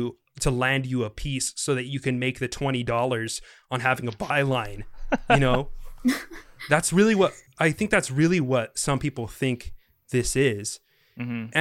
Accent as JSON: {"language": "English", "country": "Philippines", "said": "Like, I got called a chink in middle school, like straight up. Mm-hmm. I'm Filipino, Jesus."}